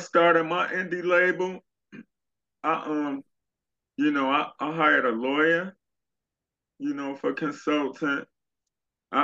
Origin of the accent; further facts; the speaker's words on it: Chicago, Illinois, United States; So Chicago does have a lot of talent. I love Chicago. I'm from Chicago as well.